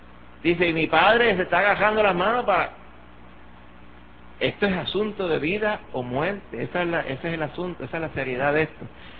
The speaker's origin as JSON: {"language": "Spanish", "country": "Puerto Rico", "said": "por aquello de que somos puertorriqueños y todo el mundo es medio algo en los puertorriqueños"}